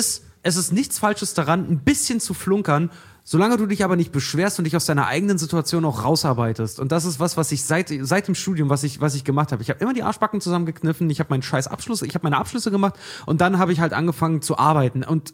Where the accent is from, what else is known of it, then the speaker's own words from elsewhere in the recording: Schwedt, Brandenburg, Germany; accent: Berlin; komme aus der Hauptstadt, weil ich auch meinen Berliner, mein Dialekt hatte. Mhm. Ich komme aus der Hauptstadt, ist einfacher zu sagen, als ich komme aus dem Kuhkopf 100 Meter von der polnischen Grenze entfernt. Mhm. Schwedoder.